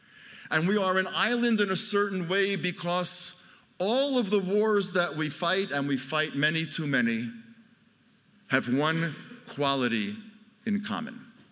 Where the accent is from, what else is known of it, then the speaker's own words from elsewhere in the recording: United States; now in Israel; As an American, I can tell you personally, sadly, we are exposed to some of these national narratives that are narrow